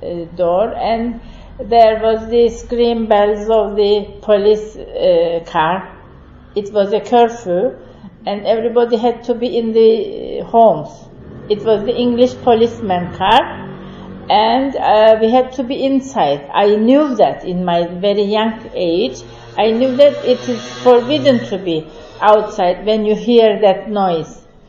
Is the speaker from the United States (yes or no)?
no; Paphos, Paphos District, Cyprus; English is a second language; we had to move as family to Paphos. So I spent the first 7 years of my life in Paphos